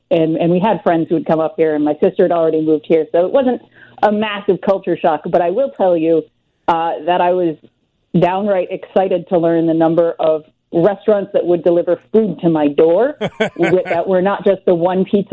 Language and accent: English; Illinois, United States; I grew up in central Illinois. If you know where Starved Rock is, I grew up in a town about half an hour west of that.